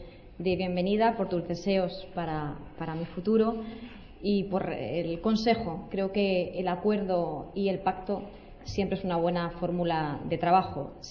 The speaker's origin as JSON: {"language": "Spanish", "town": "Puertollano", "region": "Castilla-La Mancha", "country": "Spain", "tie": "born or raised there", "also_born_or_lived": "Abenójar", "said": "Quiero hacerlo también con mi tierra, con Puerto Llano, mi ciudad, con mi pueblo natal, Abenójar. Yo creo, mi tierra es Castilla-La Mancha, yo creo que los territorios marcan el carácter y sin duda el mío está marcado por mi procedencia."}